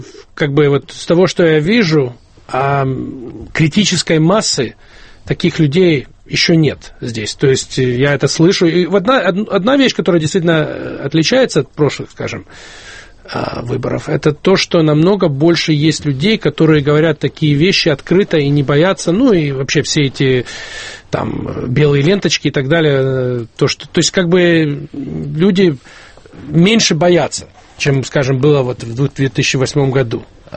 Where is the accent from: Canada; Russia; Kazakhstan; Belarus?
Canada; это я не россиянин. То есть я смотрю на это как канадец, человек, который как бы живет в Северной Америке.